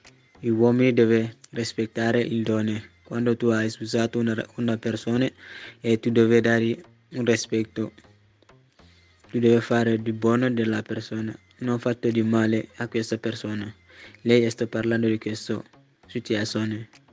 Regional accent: Senegal; Italian is a second language; vengo dal Senegal.

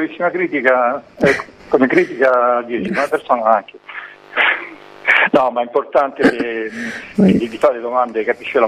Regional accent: Apulia, Italy; noi siamo di stirpe greca, essendo salentini

